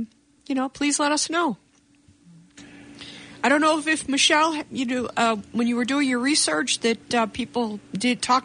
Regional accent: Buffalo, New York, United States; And I grew up in Buffalo, but I know they had them in Lockport and in Niagara Falls.

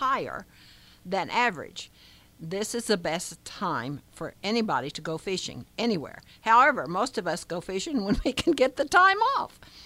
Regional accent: Oklahoma, United States; Everybody told us, because we're from Oklahoma, take that heat and go home.

